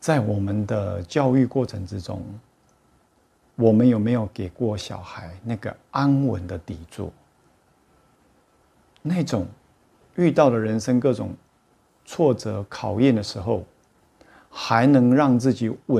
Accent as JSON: {"language": "Chinese", "country": "Taiwan", "said": "我是台湾的觉察老师"}